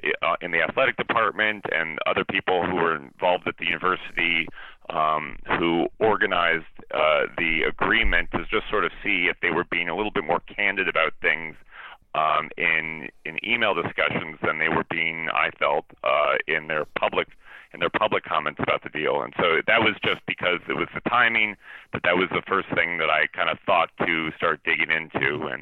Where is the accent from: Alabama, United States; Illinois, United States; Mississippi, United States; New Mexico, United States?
New Mexico, United States; Albuquerque; other than just my connection to UNM and that this was my hometown connection, I was never a student there, that this was the team I rooted for growing up